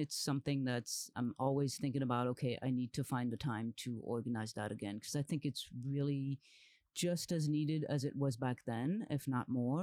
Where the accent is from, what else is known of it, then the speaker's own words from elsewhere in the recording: France; accent: French; English is a second language; now in Colombia; I am originally from France, so that's the accent, although the accent is also because I am deaf and hard of hearing